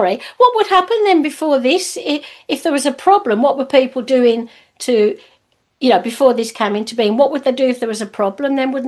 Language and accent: English; United Kingdom; accent: British; And I love the fact that you understand my British accent, because you've got one too.